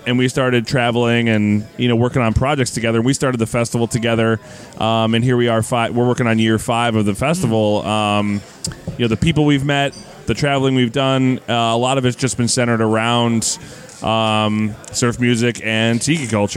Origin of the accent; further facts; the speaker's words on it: New York, United States; I didn't grow up in New Jersey. I grew up in Western New York, where I'm used to 6-foot snowdrifts, no big deal, and fantastic Buffalo wings